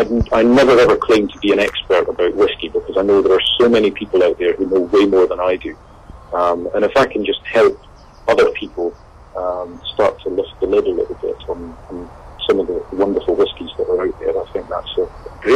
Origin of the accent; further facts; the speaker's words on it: Keith, Scotland, United Kingdom; if you live in Speyside, I grew up in Keith, it's hard not to really be exposed to distilleries.